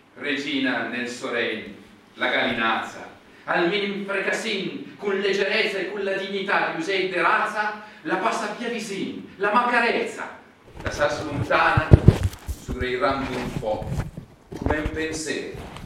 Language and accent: Italian; Como, Lombardy, Italy; ma noi siamo di Como ed è Como, giusto?